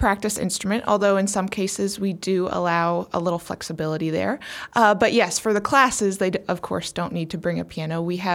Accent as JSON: {"language": "English", "region": "Missouri", "country": "United States", "also_born_or_lived": "Dallas", "lives_now": "Columbia, United States", "said": "I'm actually from St. Charles County, so I went to Lutheran High in St. Charles."}